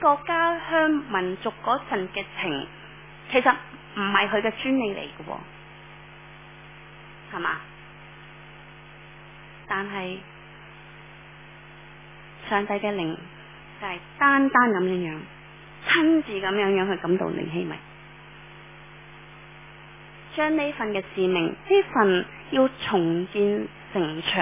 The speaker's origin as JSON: {"language": "Cantonese", "country": "Hong Kong", "said": "即是我们香港人呢经常都说，哎，香港人很热心的"}